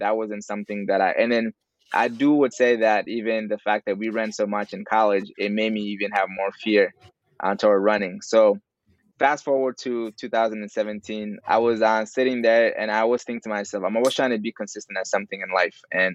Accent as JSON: {"language": "English", "country": "Mali", "tie": "born or raised there", "said": "Yeah, so I grew up in West Africa, Mali, born and raised there."}